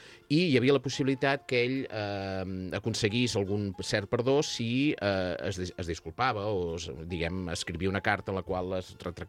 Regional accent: Empúries, Catalonia, Spain; Nosaltres som cristians, a tradició, però que els déus grecs a vegades... jo que vinc d'Empúries, a més allà encara hi són.

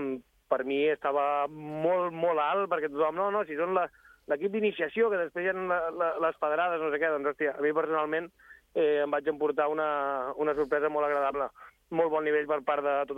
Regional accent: Sant Quintí de Mediona, Catalonia, Spain; Jo sóc d'allà, sóc fill de Sant Quintí

